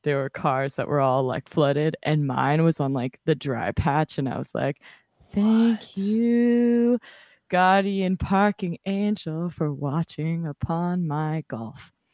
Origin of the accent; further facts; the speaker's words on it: San Diego, California, United States; rain means I cancel everything because I grew up in San Diego.